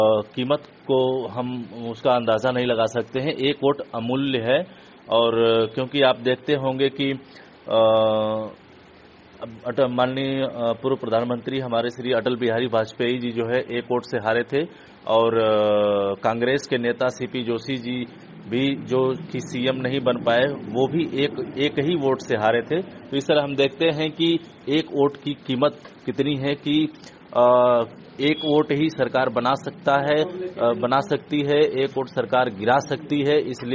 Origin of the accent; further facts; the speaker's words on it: Jalalabad, India; मैं ग्राम सभा जलालाबाद का रहने वाला हूं।